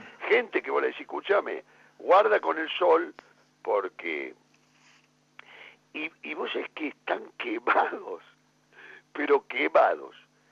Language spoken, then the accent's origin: Spanish; Córdoba, Argentina; born or raised there; now in Buenos Aires, Argentina